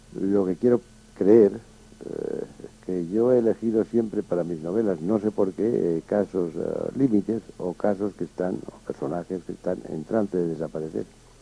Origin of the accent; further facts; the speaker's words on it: Castile, Spain; A mí como castellano lo que más me hiere